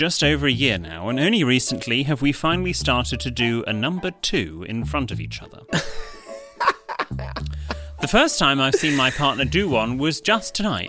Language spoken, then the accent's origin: English; Scotland, United Kingdom; now in Australia; I am also an expat. More specifically, I'm a Scotsman, well done, who emigrated to Australia.